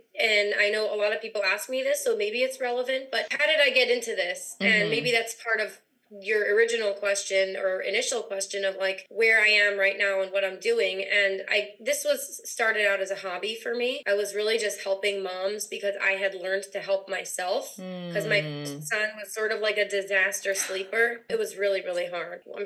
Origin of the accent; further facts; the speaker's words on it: Los Angeles, California, United States; also born or lived in New Orleans / Israel; now in Florida, United States; I live in Florida right now. We've lived everywhere, all over the map. I'm born and raised in Los Angeles.